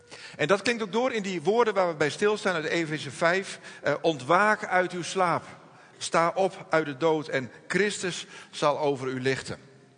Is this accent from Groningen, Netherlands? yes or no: yes; Groningen, Netherlands; Wij zijn Groningers. Het is niet allemaal, maar we leven wel allemaal mee met de Groningers natuurlijk.